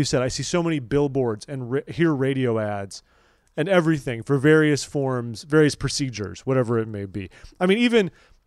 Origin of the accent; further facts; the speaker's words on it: California, United States; I grew up in Southern California.